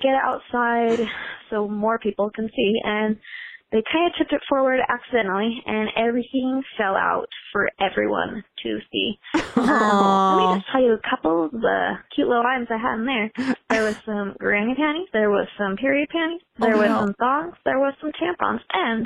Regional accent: Utah, United States; I am from Utah.

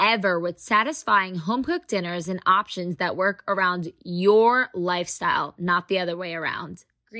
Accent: New Jersey, United States; because you know I'm from Jersey and I love me some meatballs.

